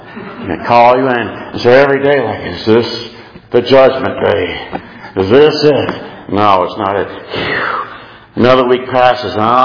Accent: San Antonio, Texas, United States; I grew up in San Antonio.

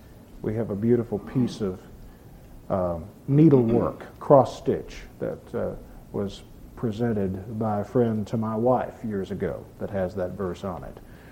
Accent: Texas, United States; or way out in West Texas to a very beautiful cave beyond my hometown, the Caverns of Sonora

